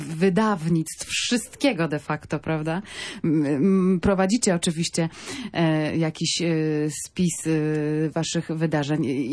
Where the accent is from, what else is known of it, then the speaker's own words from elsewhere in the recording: Gdańsk, Pomeranian Voivodeship, Poland; jako rodowita gdańszczanka